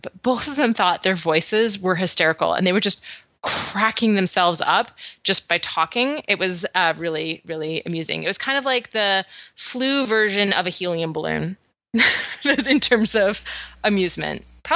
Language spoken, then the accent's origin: English; Canada; accent: Canadian; I am finding that my Canadian accent is watering down, like, more and more and more.